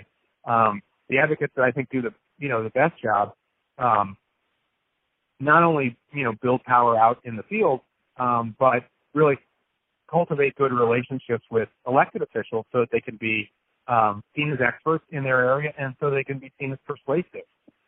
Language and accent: English; St. Louis, Missouri, United States; I had, you know, canvassed and gone door to door where I grew up in St. Louis